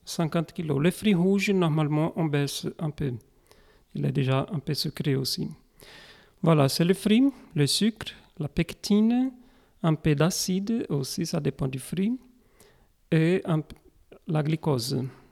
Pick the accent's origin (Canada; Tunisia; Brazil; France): Brazil; Oui, je suis brésilien. Ça fait 7 ans que je suis arrivé à Tournaille.